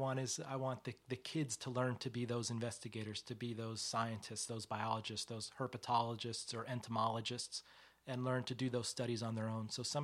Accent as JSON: {"language": "English", "region": "New Jersey", "country": "United States", "tie": "born or raised there", "said": "who live in or around my home state of New Jersey"}